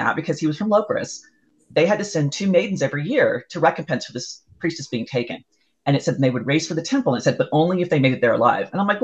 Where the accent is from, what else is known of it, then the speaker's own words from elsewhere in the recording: Utah, United States; I'm like, Utah. I'm from Utah.